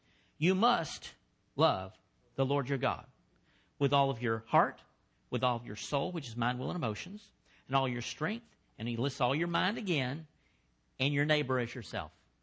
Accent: Dallas, Texas, United States; I went to it was a Baptist church in the part of town I grew up in Oak Cliff.

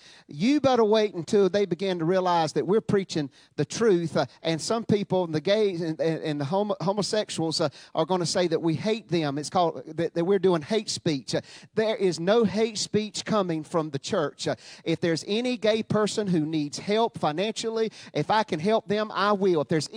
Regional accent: United States; Now, I have not done those sins, those national sins, but I am an American, and we are one for all and all for one

